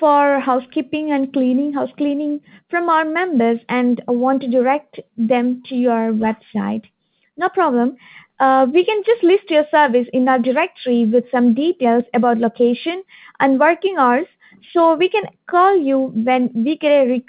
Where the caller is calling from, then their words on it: Australia; I'm calling from Australia.